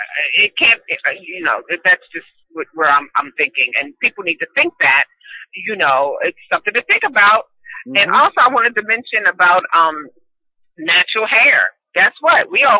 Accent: Pennsylvania, United States; About 25 miles north of Three Mile Island.

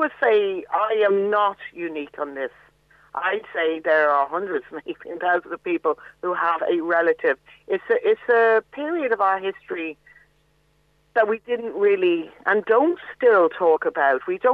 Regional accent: Ireland; We're Irish. We don't let the truth get in the way of a good story.

